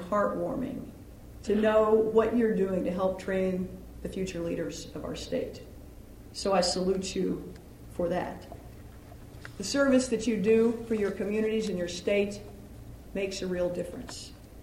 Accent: Rolla, Missouri, United States; my hometown of Rolla.

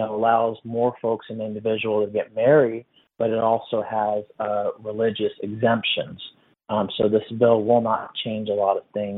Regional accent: Independence, Missouri, United States; You know, I grew up Mormon here in Independence throughout my life

